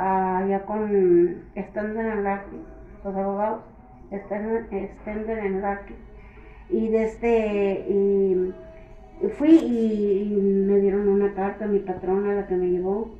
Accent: Naco, Sonora, Mexico; me fui para mi pueblo, para Naco, donde estaba mi papá. Y luego de ahí ya me fui, en 2007 me fui para Guanajuato.

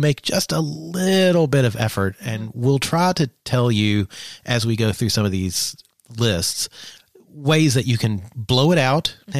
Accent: Kentucky, United States; I guess because I grew up in Eastern Kentucky and these people were literally everywhere I looked, I struggle finding this sexy.

